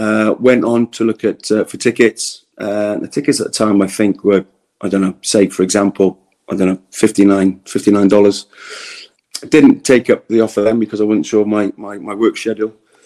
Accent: Wales, United Kingdom; being a Welshman

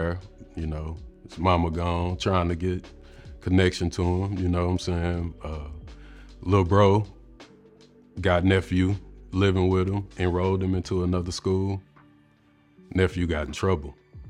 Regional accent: Fort Worth, Texas, United States; from Fort Worth, Texas, where I've been a barber for a little over 20 years now.

